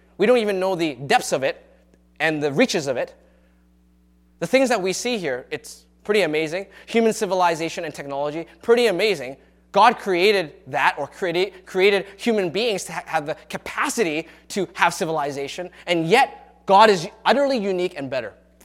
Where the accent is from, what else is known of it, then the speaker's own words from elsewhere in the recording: North Delta, British Columbia, Canada; when I grew up in North Delta, the safe place outside of Surrey, right?